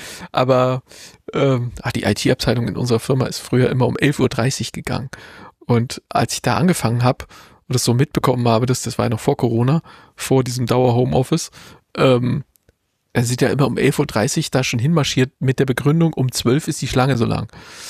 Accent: East Germany, Germany; bist du irgendwie in der DDR, wo ich herkomme, gab es ja dieses Konzept Ferienlager.

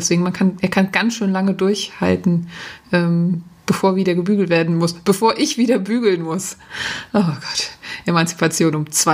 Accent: France; Und ja, ich bin Französin.

